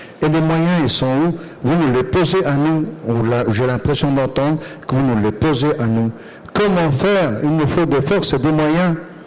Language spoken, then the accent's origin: French; Auvergne-Rhône-Alpes, France; Je viens, moi, de la Savoie, où en Savoie, nous subissons la violence.